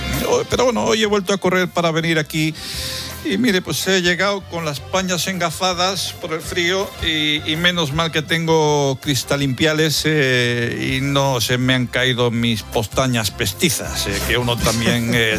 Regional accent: Galicia, Spain; Yo soy gallego, oiga

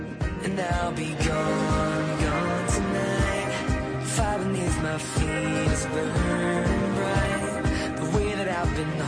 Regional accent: Basque Country, Spain; que también soy vasca, pero con orígenes diversos en la geografía nacional.

